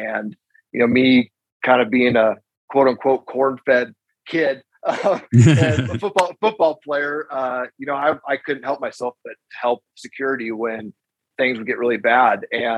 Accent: Wenatchee, Washington, United States; So I made a decision to, move over to Seattle, which is about, you know, 3 hours away from my hometown here of Wenatchee.

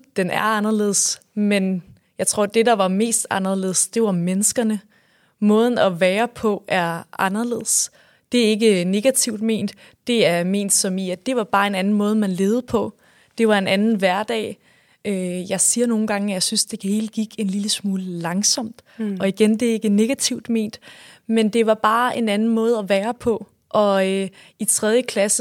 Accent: Zealand, Denmark; Også selvom jeg var en sjællænder

